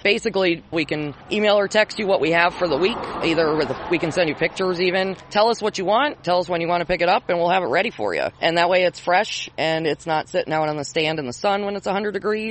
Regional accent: Hadley, Massachusetts, United States; Well, I grew up in Hadley, on the other side of the river, in a farming family

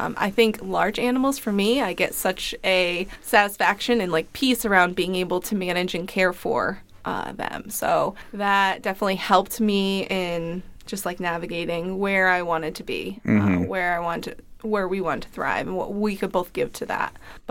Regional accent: Chesterfield, Massachusetts, United States; I grew up in 4-H. I grew up in Chesterfield. I grew up in part of 4-H and showing horses.

